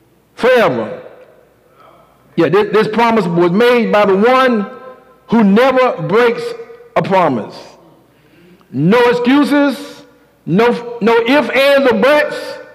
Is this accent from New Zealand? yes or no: no; Brunswick, Georgia, United States; Ahmaud Arbery, just jogging unarmed in a neighborhood in my hometown, Brunswick, gunned down by armed citizens who somehow felt threatened.